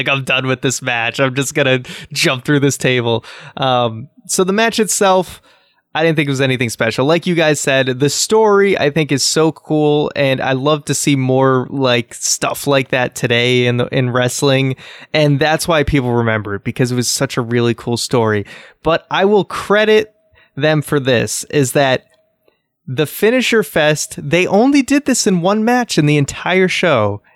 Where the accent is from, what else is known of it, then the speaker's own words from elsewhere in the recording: Boston, Massachusetts, United States; This is in Boston. This is my hometown.